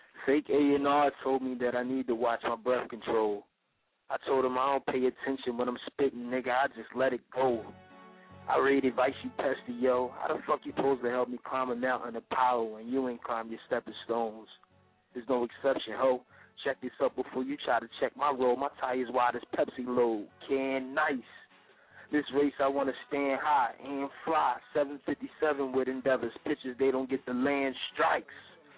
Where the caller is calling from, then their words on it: Philadelphia, Pennsylvania, United States; I'm calling from Philly.